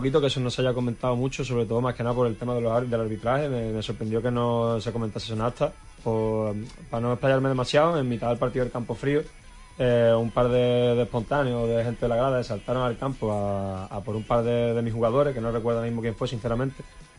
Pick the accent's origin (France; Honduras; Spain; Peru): Spain; Huelva, Andalusia; Soy de aquí de Huelva, pero raíces tarsileñas, sí.